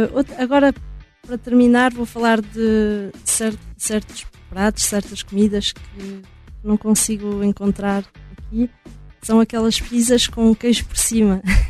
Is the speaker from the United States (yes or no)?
no; Portugal; é uma paisagem que eu aprecio muito quando vou a Portugal, porque a minha aldeia fica no meio da serra